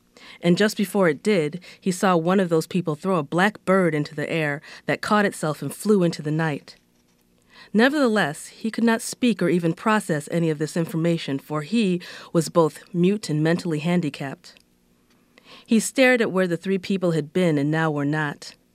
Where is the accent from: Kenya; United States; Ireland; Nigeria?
Nigeria; it sparked a very strong reaction within me as a Nigerian